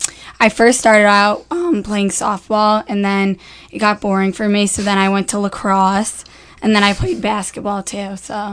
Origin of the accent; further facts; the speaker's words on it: Tompkins Cove, New York, United States; So I'm from Tompkins Cove, New York. I went to North Rockland High School